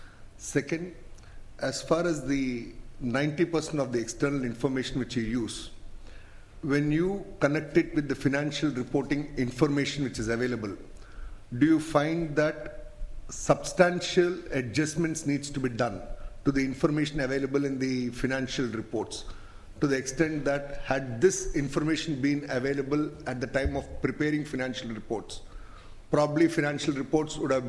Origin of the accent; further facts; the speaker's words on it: India; from India.